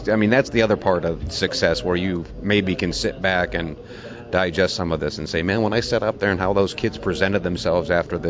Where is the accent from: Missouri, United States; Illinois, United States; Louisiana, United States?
Illinois, United States; New Boston; This kid from, I grew up in New Boston, Illinois